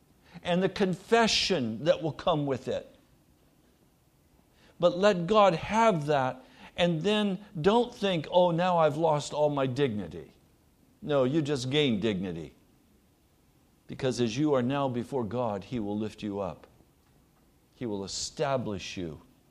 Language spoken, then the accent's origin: English; United States; We're so American. You know, so sober and so like bankers.